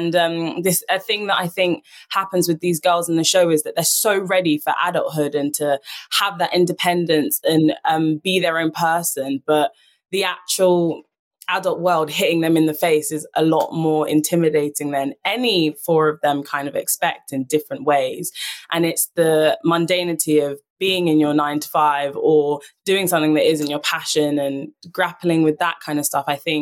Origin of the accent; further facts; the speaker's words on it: London, United Kingdom; I was born and raised in London.